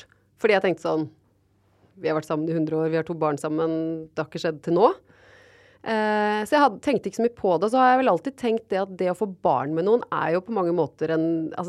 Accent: Porsgrunn, Telemark, Norway; jeg kommer fra Porsgrunn.

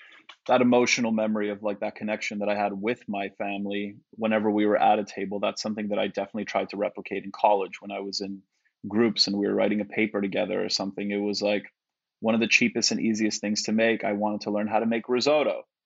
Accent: Canada; I'm Canadian and we have Thanksgiving in Canada, but it's a month earlier

